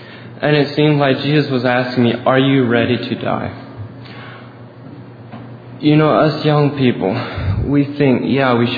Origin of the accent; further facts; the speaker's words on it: Barnett, Missouri, United States; I'm from Barnett, Missouri.